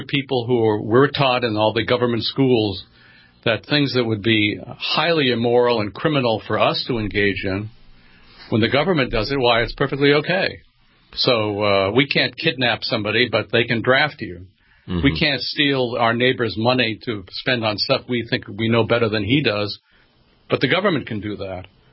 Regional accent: United States; They shouldn't assume that just because we are an American, we agree with the American government.

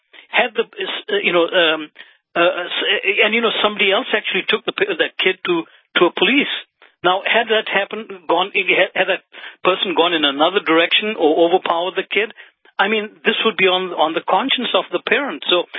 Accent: Kenya; moved away; As a young person, I grew up in East Africa, in Kenya.

